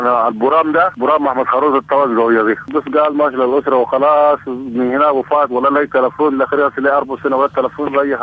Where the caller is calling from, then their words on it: Central Darfur, Sudan; من ولاية وسط دارفور محلية نيرجز.